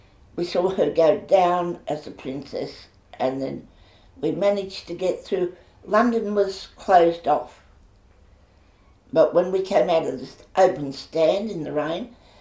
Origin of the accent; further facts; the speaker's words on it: Sydney, New South Wales, Australia; born there; And I was born in Sydney. We lived in Randwick over the butcher shop in the flat there.